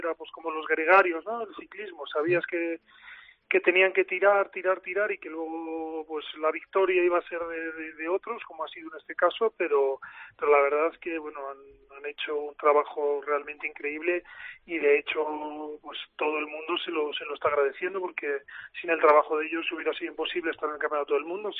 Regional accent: Valladolid, Castile and León, Spain; also born or lived in Bilbao; padres pues estaban trasladados por motivos de trabajo en el País Vasco y nací en Bilbao, pero nada, con 8 años ya nos vinimos a Valladolid y toda mi vida he estado aquí.

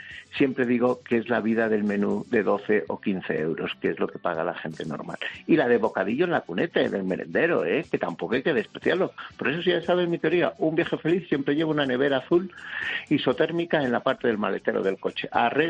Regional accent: Castile and León, Spain; los que somos castellano-leoneses y somos un poco más ásperos

